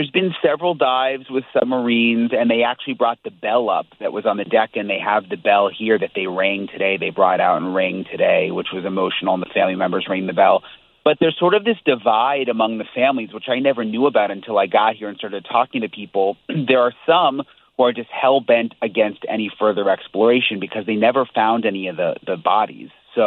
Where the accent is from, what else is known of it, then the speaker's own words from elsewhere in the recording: Florida, United States; And, you know, I'm from Florida, so the driving in the snow was kind of crazy.